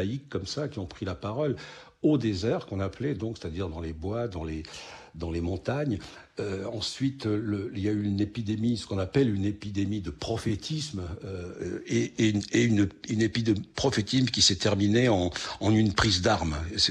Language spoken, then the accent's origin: French; Alès, Occitanie, France; born there; je suis né à Alès. Ma famille est partagée entre la famille du côté paternel de la Lozère du Nord, ce qu'on appelait le Gévaudan avant, oui. et le côté maternel, la Lozère du Sud